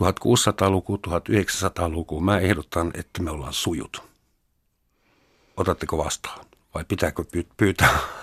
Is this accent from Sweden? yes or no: no; Überlingen, Baden-Württemberg, Germany; Finnish is a second language; now in Finland; kävivät mun kotiseudulla Bodinjärven rannalla ja muun muassa piirittivät kuukausikaupalla Überlingen nimistä kaupunkia, jossa minä synnyin